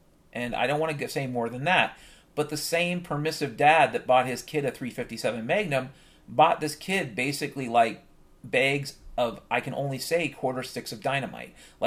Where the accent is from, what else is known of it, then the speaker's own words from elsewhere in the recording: Washington, United States; And I grew up in Washington State, as I've mentioned before, back in the 1970s and 80s.